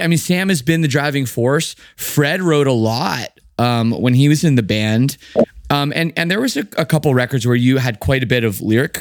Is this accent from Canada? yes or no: yes; Canada; And also I'm also Canadian.